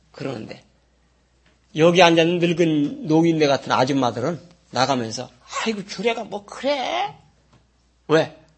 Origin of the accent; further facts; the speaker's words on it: Daejeon, South Korea; 아이, 난 서울 사람이 아닙니다. 대전입니다.